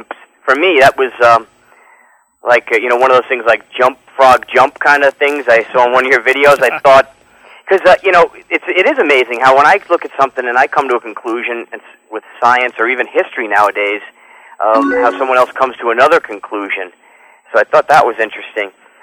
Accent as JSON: {"language": "English", "region": "Florida", "country": "United States", "tie": "born there", "lives_now": "New York, United States", "said": "New York. Well, you know, like I said, I was born in Florida, so I'm kind of misplaced over here."}